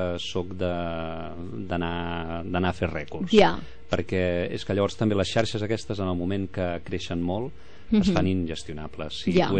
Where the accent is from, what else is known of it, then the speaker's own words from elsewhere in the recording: Vallromanes, Catalonia, Spain; com parlo de temes del meu poble de Vallromanes, el Vallès Oriental